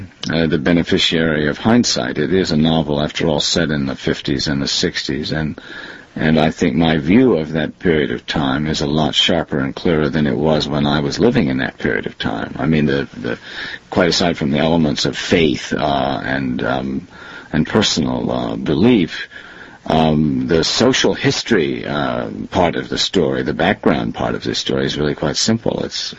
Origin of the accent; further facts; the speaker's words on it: Exeter, New Hampshire, United States; I grew up in Exeter, New Hampshire for 19 years, and I felt greatly out of place all the time I was there